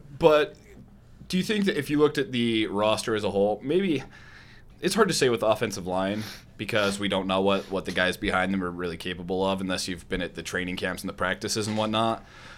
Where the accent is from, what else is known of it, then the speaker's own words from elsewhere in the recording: Utah, United States; So I grew up in the Valley. I grew up going to Aggie football games since I was probably 3, 4, 5 years old.